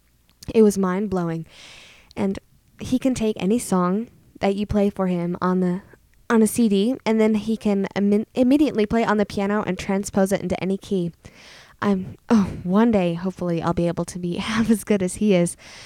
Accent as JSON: {"language": "English", "region": "Utah", "country": "United States", "said": "But yeah, the truth is out. I am a Utah girl."}